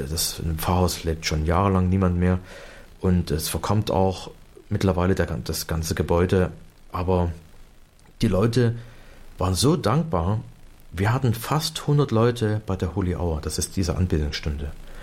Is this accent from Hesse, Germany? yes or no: no; Pirna, Saxony, Germany; in unserer Jugendgruppe in Pirna, wo ich herkomme